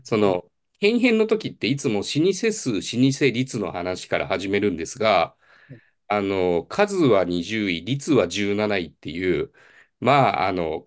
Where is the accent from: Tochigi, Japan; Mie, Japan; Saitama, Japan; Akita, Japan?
Mie, Japan; 僕、三重に育ってると、三重、岐阜、愛知、東海三県っていう中で